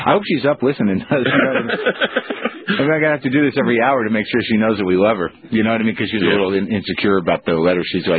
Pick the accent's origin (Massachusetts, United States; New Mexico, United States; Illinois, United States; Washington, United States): New Mexico, United States; Now, I grew up in New Mexico, so I've seen the jackalope postcards